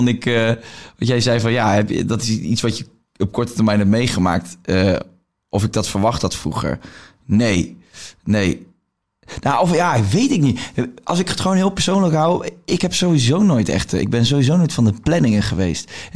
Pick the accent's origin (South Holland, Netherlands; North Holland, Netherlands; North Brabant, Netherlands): South Holland, Netherlands; Rotterdam; also born or lived in Bangkok, Thailand; ik ben een stadsjongen. Ik kom uit Rotterdam en ik heb dat altijd leuk gevonden.